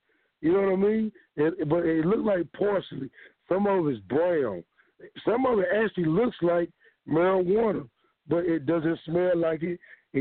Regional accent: Fort Worth, Texas, United States; I'm from Fort Worth, Texas

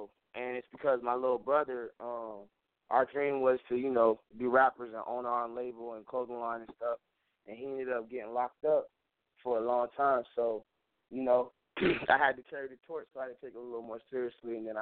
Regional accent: Annapolis, Maryland, United States; I hail from Annapolis, Maryland. Shout out to the Onion Block, you feel me?

